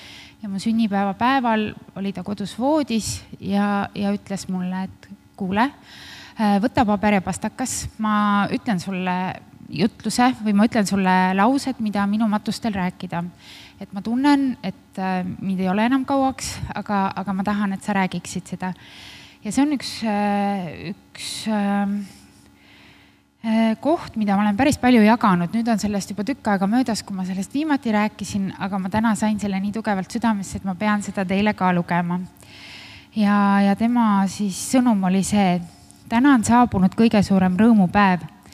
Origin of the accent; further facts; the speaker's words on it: Võru, Võru County, Estonia; Ma tegelikult olen Võrust pärit ja käin Võrus baptisti koguduses.